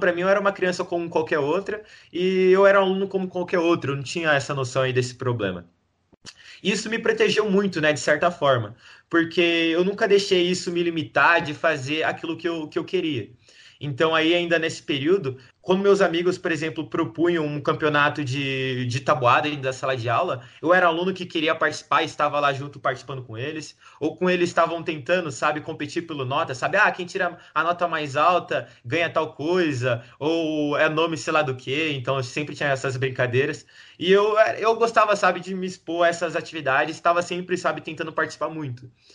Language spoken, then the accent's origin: Portuguese; Suzano, São Paulo, Brazil; eu tenho 19 anos e eu sou da cidade de Suzano, São Paulo.